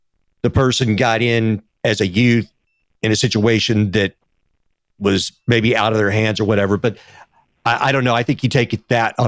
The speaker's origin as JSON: {"language": "English", "region": "Texas", "country": "United States", "lives_now": "Los Angeles, United States", "said": "I am from Texas. I live in LA now, but Texas is the same way."}